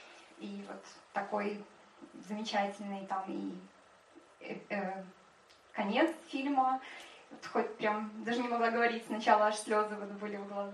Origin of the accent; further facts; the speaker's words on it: Minsk, Belarus; now in New York, United States; я из Нью-Йорка, родом из Минска.